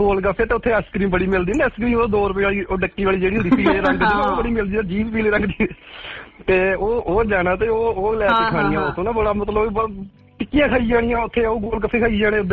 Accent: Punjab, India; ਉਧਰ ਮਲੇਰਕੋਟਲੇ ਕੇ ਸਾਡੇ ਇੱਧਰ ਕੰਨਵਾਨ ਵਾਲੀ ਪਾਸ ਸਾਡੇ ਪਿੰਡ ਦੇ ਲਾਗੇ ਹੀ ਆ ਬਿਲਕੁਲ।

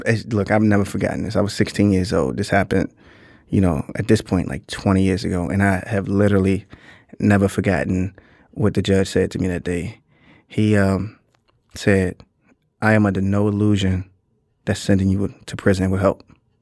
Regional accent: Maryland, United States; We lived in the Black Belt. PG County, Maryland at the time was basically completely Black.

